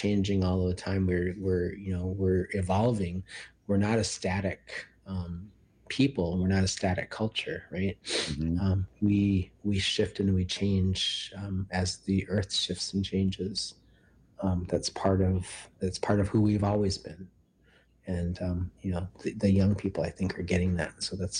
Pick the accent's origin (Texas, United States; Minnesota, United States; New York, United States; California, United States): Minnesota, United States; moved away as an adult; when I was 23 years old and I got sober, I ran from Minnesota. I was running away from Minnesota as much as I was running towards something